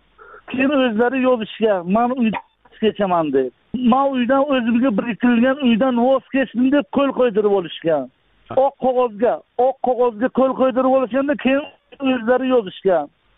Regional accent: Koson District, Kashkadarya Region, Uzbekistan; born there; Men 1977-yil Koson tumanida tug'ilganman.

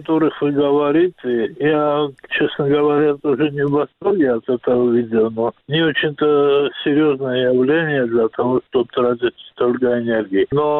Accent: Georgia; Разве это мы, грузины?

